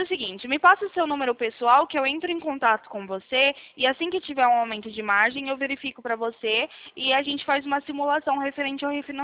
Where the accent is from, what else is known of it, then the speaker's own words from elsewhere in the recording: Sumaré, São Paulo, Brazil; Eu sou aqui de Sumaré, do interior de São Paulo.